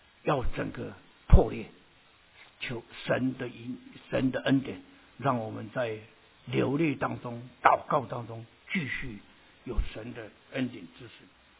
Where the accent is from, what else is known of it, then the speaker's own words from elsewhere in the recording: Taiwan; 我们从台湾来